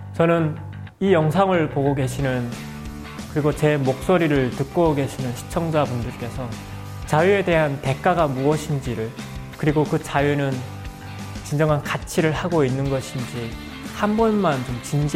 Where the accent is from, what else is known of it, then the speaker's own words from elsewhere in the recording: North Korea; now in South Korea; 뭐 아직도 제 인생의 대부분은 북한에서 이제 살긴 했었지만